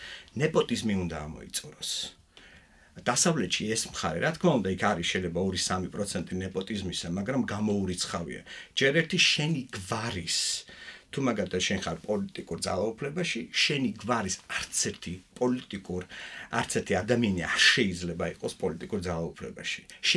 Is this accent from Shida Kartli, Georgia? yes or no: no; Batumi, Adjara, Georgia; სამი წელი არ ყოფილვარ ბათუმში და ბათუმში გავიზარდე ფაქტიურად, აქ გავატარე ჩემი სტუდენტობა.